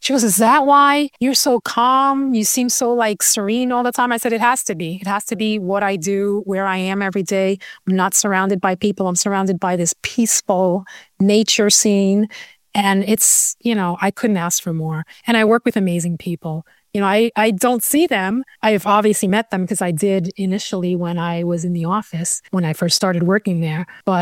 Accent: Bronx, New York, United States; You know, I grew up in the Bronx, so I was always in the city, and I love that.

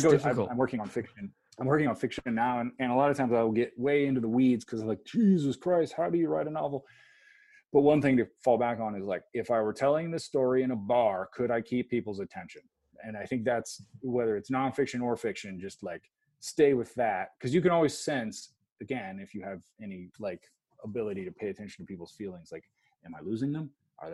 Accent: United States; Like I could digest Spanish culture better than I can digest American culture because I'm American.

